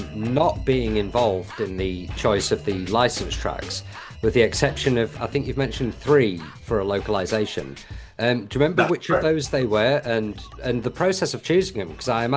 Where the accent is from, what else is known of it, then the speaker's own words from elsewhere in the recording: United Kingdom; as a Brit